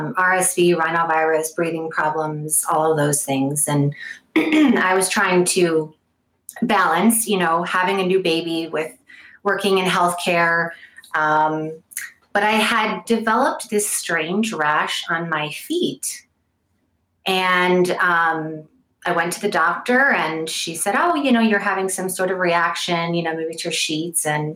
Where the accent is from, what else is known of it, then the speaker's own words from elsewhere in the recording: Connecticut, United States; I am from Connecticut, grew up in Southern Connecticut.